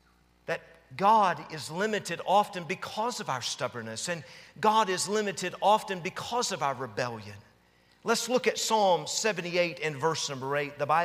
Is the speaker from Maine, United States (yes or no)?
no; Tennessee, United States; I grew up in Tennessee. The only thing I hunted was coons and cats